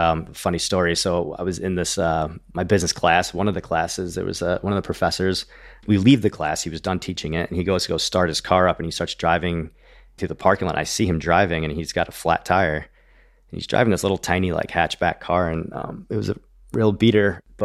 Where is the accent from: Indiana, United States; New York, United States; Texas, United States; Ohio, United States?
New York, United States; Long Island; that's just what you did growing up in Long Island in New York. That's a very much part of the culture up there.